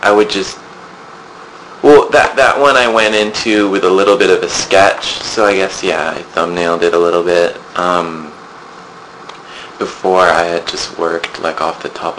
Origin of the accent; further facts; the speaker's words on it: Tokyo, Japan; I grew up in Japan, and I grew up in Tokyo for many years